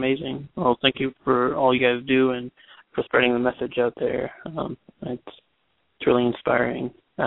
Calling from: Florida, United States; I'm from Florida.

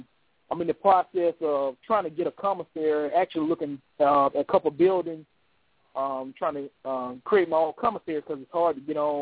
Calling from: Birmingham, Alabama, United States; I'm calling from Birmingham, Alabama.

